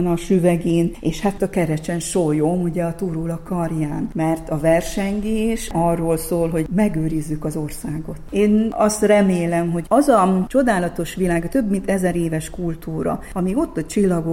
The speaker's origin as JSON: {"language": "Hungarian", "country": "Hungary", "said": "Legyünk büszkék arra, hogy magyarnak születtünk"}